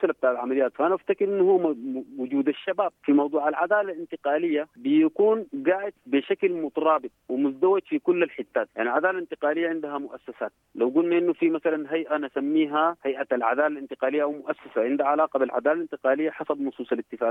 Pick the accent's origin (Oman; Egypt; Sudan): Sudan; فنحن كشباب سودانيين وكشعب سوداني أمة سودانية